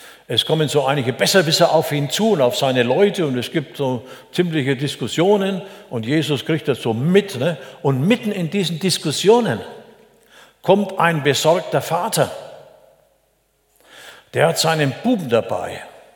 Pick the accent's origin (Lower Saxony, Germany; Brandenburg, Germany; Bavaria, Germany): Bavaria, Germany; Es ist kein Unterschied, aus welcher Kultur du kommst. Ich komme aus der Oberfränkischen